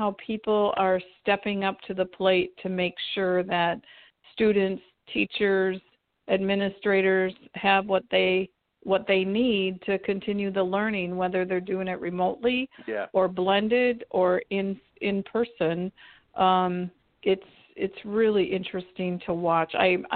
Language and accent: English; Wisconsin, United States; in my home state of Wisconsin